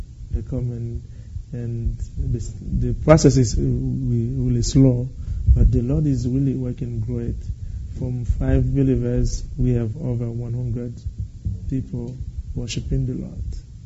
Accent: Haiti; You may know that I'm from Haiti.

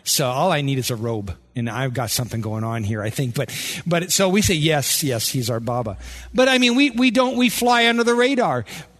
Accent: Midwest, United States; we're from the Midwest, so, you know, we're kind of rough and tumble.

